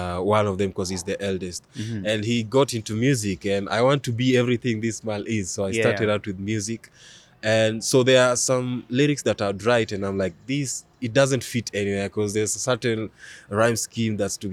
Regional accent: Kenya; born there; I'm Kenyan by birth, maybe Ugandan by faith.

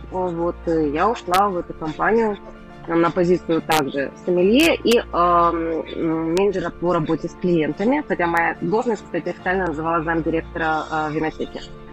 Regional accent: Kazakhstan; то есть просто казахстанцы, и это тоже еще определяет отношение, наверное, людей, кто родился здесь, у кого родители здесь родились

